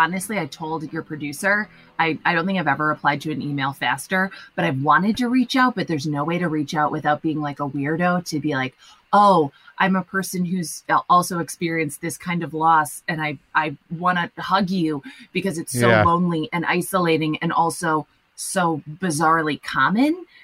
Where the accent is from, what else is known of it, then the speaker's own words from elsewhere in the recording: Minneapolis, Minnesota, United States; I grew up in Minneapolis.